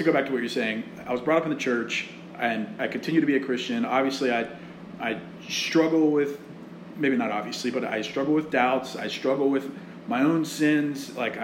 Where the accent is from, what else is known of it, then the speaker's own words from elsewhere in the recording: the South, United States; I was brought up in the South and very much brought up in a non-denominational church my entire life.